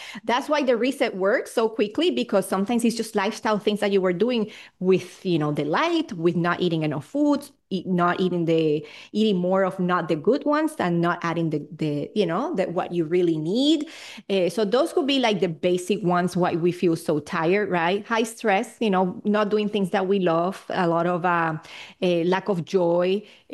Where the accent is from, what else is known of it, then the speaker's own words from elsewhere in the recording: Puerto Rico; I'm from Puerto Rico. So in my culture, we drink a lot of coffee.